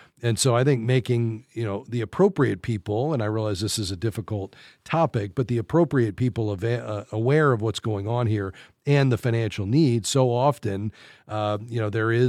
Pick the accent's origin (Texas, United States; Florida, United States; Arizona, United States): Florida, United States; Fort Lauderdale; Let's go to Fort Lauderdale, my hometown.